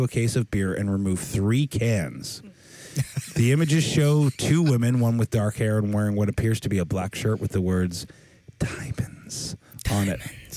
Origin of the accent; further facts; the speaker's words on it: Orono, Maine, United States; we're both from Orono